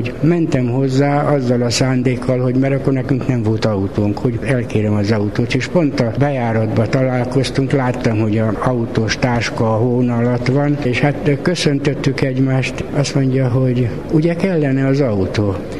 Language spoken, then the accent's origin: Hungarian; Érd, Pest, Hungary; Kisgyerekkorom óta Érden élek, én nem tudok elmenni. Itt vannak a szeretteim, részben már temetőbe.